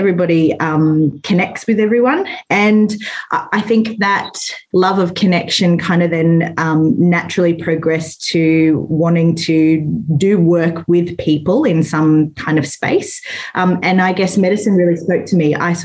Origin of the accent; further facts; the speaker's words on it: Tully, Queensland, Australia; So I'm originally from beautiful far north Queensland. I grew up around Tully on Djerbal country. I have always lived rurally